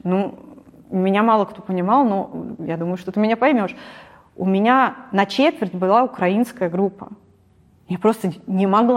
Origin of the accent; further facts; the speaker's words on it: Moscow, Russia; Я говорю, я из Москвы.